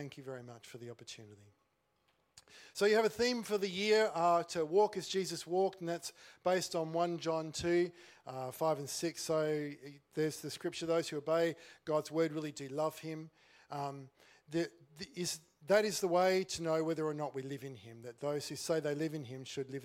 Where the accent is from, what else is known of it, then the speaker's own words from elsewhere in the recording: Queensland, Australia; also born or lived in Western Australia; I was born in Queensland and my family moved to country Western Australia when I was in high school.